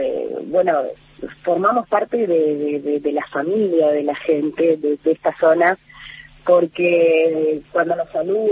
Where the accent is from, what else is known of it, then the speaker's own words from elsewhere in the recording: Perito Moreno, Santa Cruz, Argentina; also born or lived in Buenos Aires; hace 6 años aproximadamente volví, porque yo soy oriunda de Perito Moreno, después me fui a estudiar a Buenos Aires, muchos años allí, estudié, trabajé, y bueno, se dio la oportunidad de volver al lugar en que me vio nacer